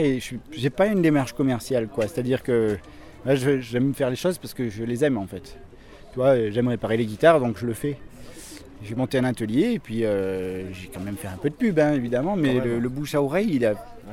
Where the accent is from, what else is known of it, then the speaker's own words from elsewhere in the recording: Provence-Alpes-Côte d'Azur, France; moi j'ai grandi ici, donc dans le Buëch